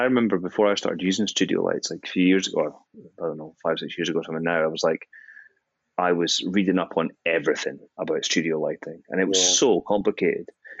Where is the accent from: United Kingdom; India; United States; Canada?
United Kingdom; Scotland; so he's from Glasgow, I'm from Fife.